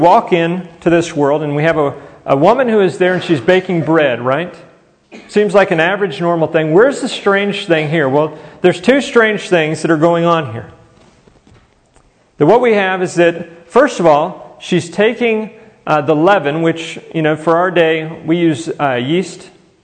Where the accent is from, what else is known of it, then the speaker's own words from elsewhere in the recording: Conroe, Texas, United States; I remember whenever I grew up in Conroe, it was just a little city. It was 30 minutes outside of Houston.